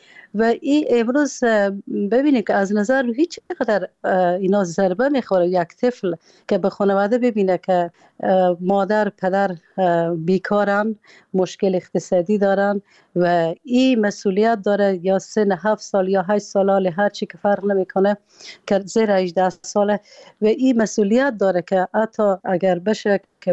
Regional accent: Afghanistan; افغانهایی که بیرون از افغانستان هستیم، داخل افغانستان هستیم

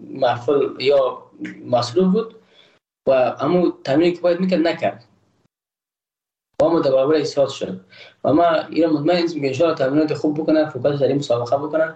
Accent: Afghanistan; ما یک افغان هستم

